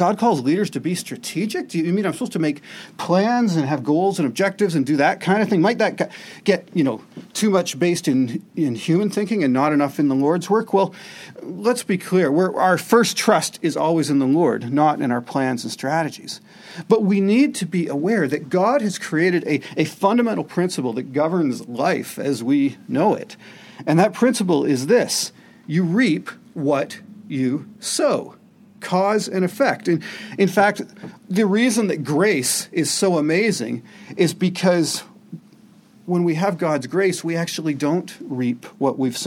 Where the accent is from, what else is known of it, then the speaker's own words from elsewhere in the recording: Toronto, Ontario, Canada; I grew up in the People's Church in Toronto